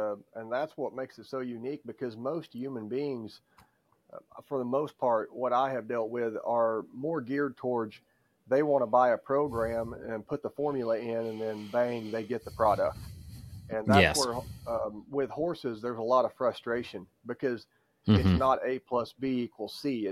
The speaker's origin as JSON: {"language": "English", "town": "Powell", "region": "Missouri", "country": "United States", "tie": "born or raised there", "said": "I was raised not far from right here where I'm at right now, in a town called Powell, Missouri. Powell, Missouri has really nothing but a post office."}